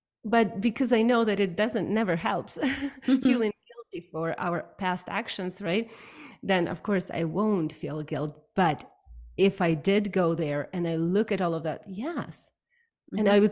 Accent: Ukraine; I grew up in Ukraine.

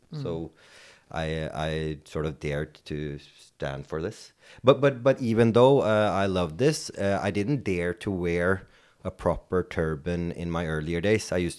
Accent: Norway; growing up in Norway, being a Sikh, having a turban, being different

